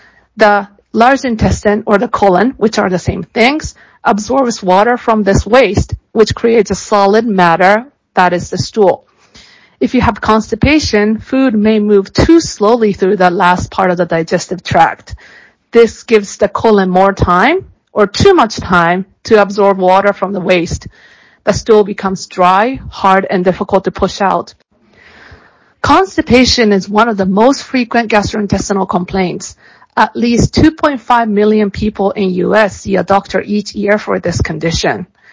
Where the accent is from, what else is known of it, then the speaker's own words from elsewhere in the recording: United States; accent: American; And I speak mainly English, as you can see from my American accent. I grew up in U.S., but I practiced mainly in Japan and U.S.